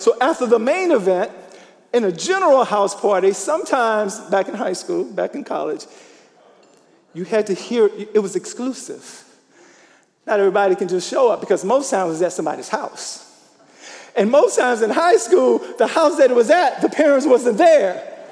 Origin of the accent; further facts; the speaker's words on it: Louisiana, United States; When I was growing up in Louisiana and, senior in high school